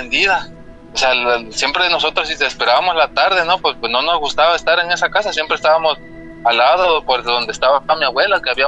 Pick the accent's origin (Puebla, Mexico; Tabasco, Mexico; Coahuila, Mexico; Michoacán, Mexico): Tabasco, Mexico; Nacajuca; now in Veracruz, Mexico; El día de hoy estoy en el puerto de Veracruz. Trabajo aquí ya desde hace varios años, pero soy originario de Nacajuca, Tabasco.